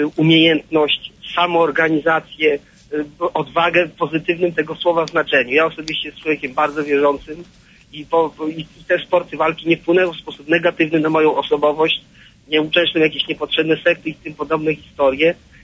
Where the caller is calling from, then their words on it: Podlaskie Voivodeship, Poland; Ja pochodzę z województwa podlaskiego, z parafii Świętej Wody w Gasilkowie